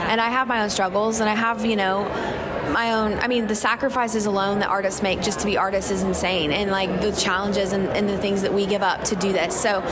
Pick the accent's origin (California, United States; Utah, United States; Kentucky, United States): Kentucky, United States; Comes from growing up in Kentucky.